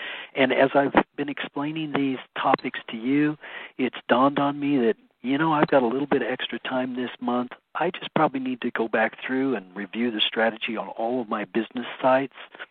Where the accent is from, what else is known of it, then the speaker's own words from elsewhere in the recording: Hutchinson, Kansas, United States; The average temperature here in my hometown of Hutchinson has been 103 all days in the month of July.